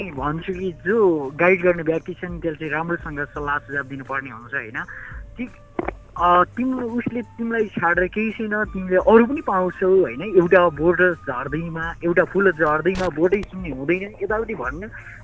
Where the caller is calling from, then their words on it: Gandaki Province, Nepal; म पर्वतदेखि